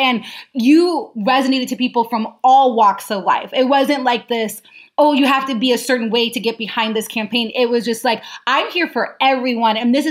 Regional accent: Las Vegas, Nevada, United States; But I grew up in Las Vegas. I'm biracial. My dad is African American. My mom is Chinese and German. My mom speaks German fluently.

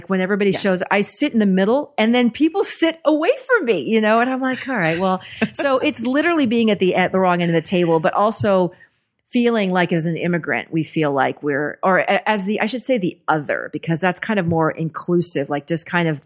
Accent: Kentucky, United States; also born or lived in Iraq; now in Los Angeles, United States; I am originally from Iraq. I grew up in Kentucky, and I came to LA after majoring in journalism in undergrad

